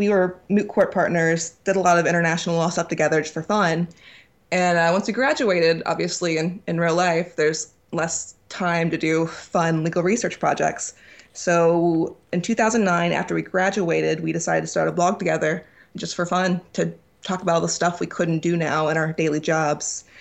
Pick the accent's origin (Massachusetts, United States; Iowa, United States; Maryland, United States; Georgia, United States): Georgia, United States; I'm from Georgia originally, grew up there. I went to college at Agnes Scott in Decatur